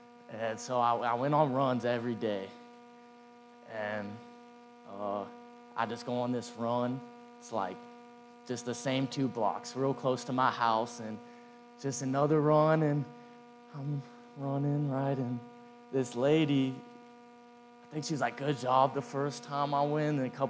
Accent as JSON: {"language": "English", "town": "Eudora", "region": "Kansas", "country": "United States", "tie": "born or raised there", "said": "But, I got a long-lost cousin in Eudora, Kansas, my hometown."}